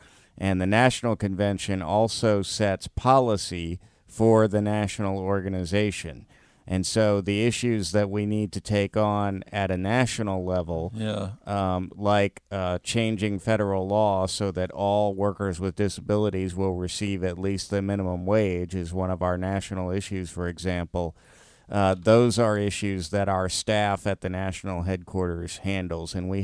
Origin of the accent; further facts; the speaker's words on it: South Carolina, United States; now in Baltimore, United States; I was an Army brat growing up, and my family finally settled in South Carolina. So that's where I lived the longest before I came to Baltimore.